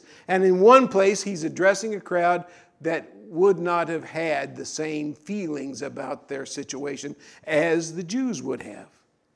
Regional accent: the South, United States; I'm from the South, I can use that phrase.

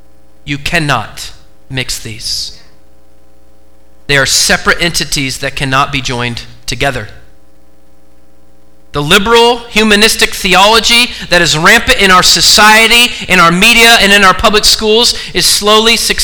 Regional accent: Oregon, United States; I'm from Oregon, go Ducks.

